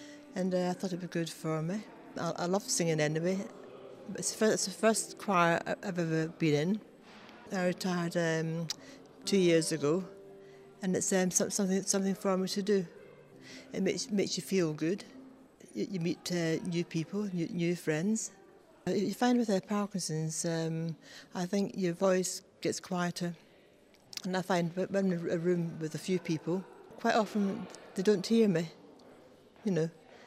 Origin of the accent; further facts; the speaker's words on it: Syston, East Midlands, United Kingdom; I come from Syston.